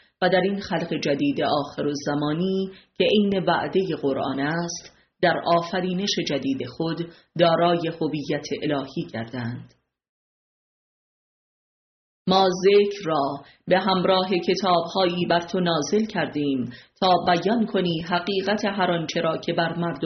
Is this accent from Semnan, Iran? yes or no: yes; Sangsar, Semnan, Iran; born there; این مکاشفه از دوران کودکی در کوههای دازگاره و بلکه قبل از آن از کوه الله صفه در مقابل خانه زادگاهم در سنگ سر آغاز شده بود